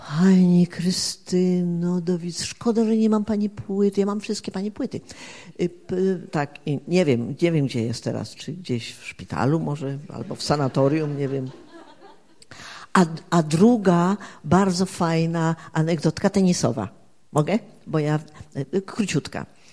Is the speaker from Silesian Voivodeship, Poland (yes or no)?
yes; Silesian Voivodeship, Poland; ja tam jestem Beskid Śląsko-Żywiecki, jestem góralka, nie?